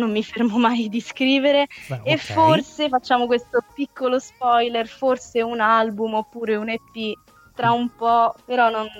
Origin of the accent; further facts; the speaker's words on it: Cecina, Tuscany, Italy; Io sono di Cecina, quindi nella zona della Toscana